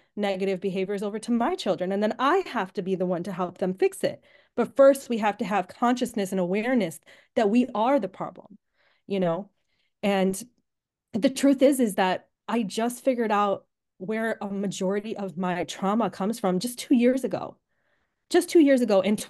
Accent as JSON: {"language": "English", "town": "Orland Park", "region": "Illinois", "country": "United States", "tie": "born or raised there", "also_born_or_lived": "Tennessee", "said": "So I grew up initially when I was born, I lived in Orland Park. We had a very nice home, and then we moved to Tennessee. But then my dad ended up traveling back, and I grew up in Orland, actually."}